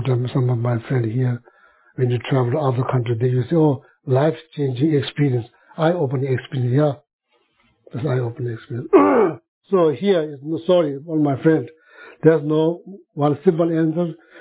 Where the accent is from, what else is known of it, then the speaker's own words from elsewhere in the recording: Sikkim, India; In my hometown, in the Sikkim, remote country, remote side of Sikkim, people have almost nothing. My parents, both of them cannot read, cannot write at all.